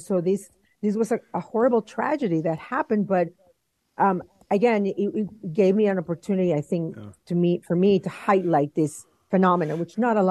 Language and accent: English; Mexico; I grew up in Mexico. I know I have family in Mexico.